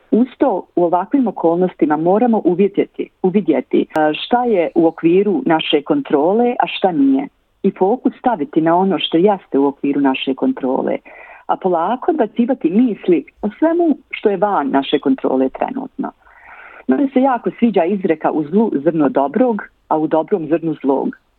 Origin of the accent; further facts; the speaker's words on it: Kozarska Dubica, Republika Srpska, Bosnia & Herzegovina; born there; ja sam rođena u Bosanskoj Dubici u porodici koja mi je uvijek pružala puno ljubavi i topline, kao i većina bosansko-hercegovačkih porodica i porodica bivše Jugoslavije.